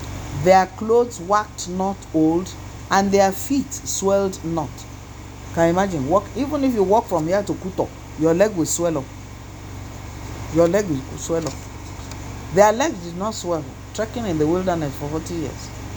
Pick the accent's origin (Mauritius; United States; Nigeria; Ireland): Nigeria; Lagos; moved away; when I came from Lagos 6 years ago, where they've fallen apart, we tore them up to use as rags in the house.